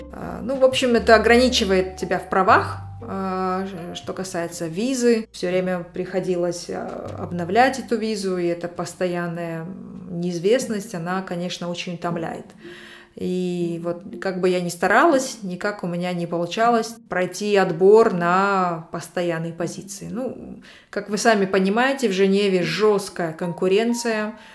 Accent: Kazakhstan; moved away; Казахстан – это моя родина. Хотя я говорю, что я родилась в Советском Союзе, тем не менее, Казахстан – это моя родина, это страна, где живут мои родные, и часть моего сердца все равно всегда будет в Казахстане.

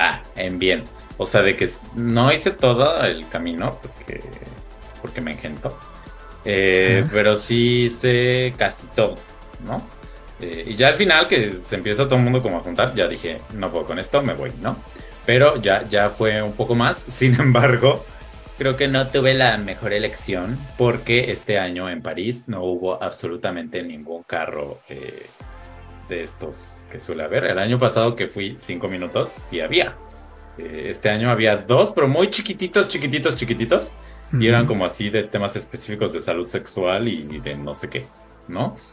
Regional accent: Mexico; Y yo, pues, como mexicano, como buen mexicano

